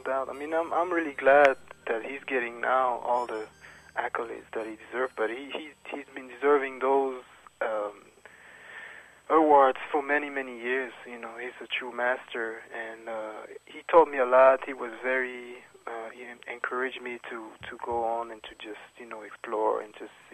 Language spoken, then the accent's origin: English; Geneva, Switzerland; now in New York, United States; because I'm from Geneva, Switzerland, and I grew up there, started playing music there. I came here in the States, in New York, in 95